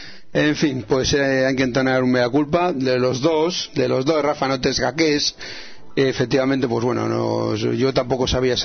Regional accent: Argentina; Yo firmo mis mensajes y soy de Argentina, no de Venezuela

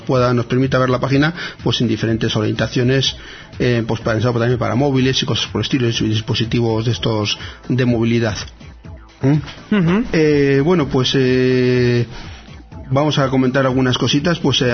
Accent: Bilbao, Basque Country, Spain; O sea que somos villanos los de Bilbao, vamos.

